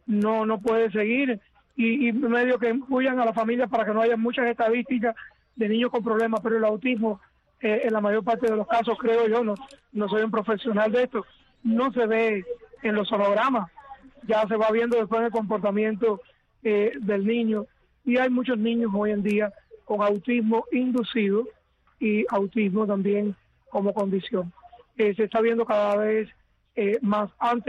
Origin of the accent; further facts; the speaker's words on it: Villa Clara, Cuba; now in United States; yo soy el sacerdote cubano, diocesano de la diócesis de Santa Clara, en la provincia de Las Villas, en el centro de Cuba.